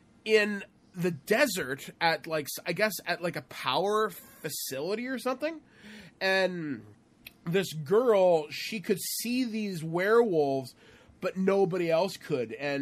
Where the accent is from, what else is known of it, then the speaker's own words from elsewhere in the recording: Shallow Lake, Ontario, Canada; my hometown where I grew up had this little tiny video store next to one of the best biker shops in the world, if you can believe that. It was located in my little town of Shallow Lake